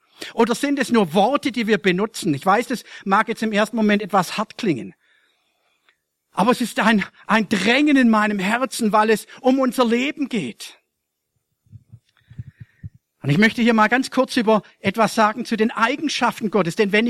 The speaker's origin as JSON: {"language": "German", "country": "Germany", "said": "da versuchen wir als Deutsche sowieso sofort das alles zu erklären."}